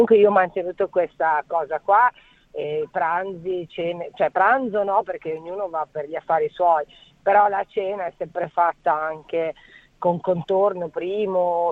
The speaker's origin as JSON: {"language": "Italian", "town": "Turin", "region": "Piedmont", "country": "Italy", "said": "io sono del nord, come te, sono di Torino, sono non piemontese, però io in Piemonte ho sempre mangiato tardi"}